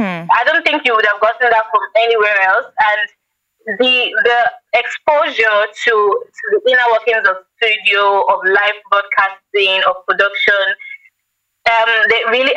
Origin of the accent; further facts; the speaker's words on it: Nigeria; it's not just about my primary position as a Nigerian filmmaker, but how much more impact I have across the world.